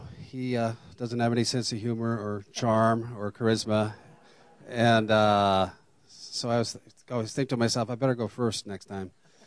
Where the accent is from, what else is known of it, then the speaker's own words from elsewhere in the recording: Seattle, Washington, United States; Like I said, I'm from Seattle.